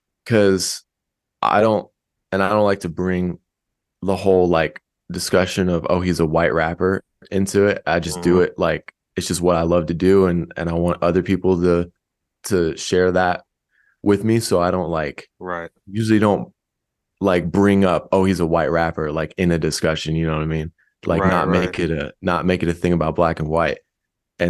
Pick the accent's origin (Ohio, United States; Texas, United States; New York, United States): Texas, United States; San Antonio; I'm a rapper from Hill Country of Texas, San Antonio area.